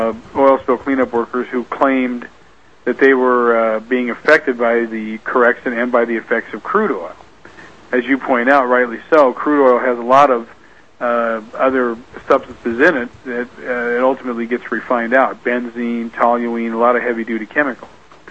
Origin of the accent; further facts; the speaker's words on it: Spokane, Washington, United States; Okay, I've been there a number of times. I grew up in Spokane.